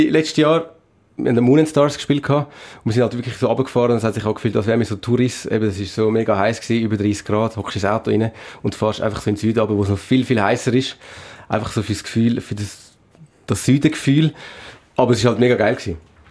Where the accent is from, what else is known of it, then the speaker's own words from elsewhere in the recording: Switzerland; accent: Swiss German; Ich rede Schweizerdeutsch und dann gefunden, let's go, wir machen mal schweizerdeutsche Musik.